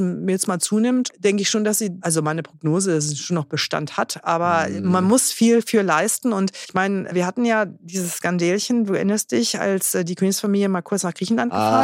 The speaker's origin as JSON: {"language": "German", "town": "Kaiserslautern", "region": "Rhineland-Palatinate", "country": "Germany", "tie": "born or raised there", "said": "wenn ihr Lust habt, mal nach Kaiserslautern zu fahren, in meine Heimat."}